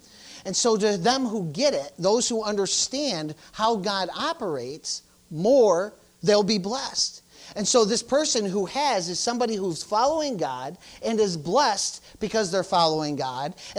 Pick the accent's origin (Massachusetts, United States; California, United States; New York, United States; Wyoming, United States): New York, United States; Jamestown; We grew up in Jamestown.